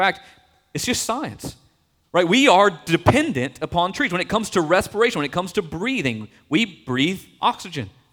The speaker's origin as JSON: {"language": "English", "region": "the South", "country": "United States", "tie": "born or raised there", "said": "Growing up in the South, for me, it began with the traditional southern magnolia tree."}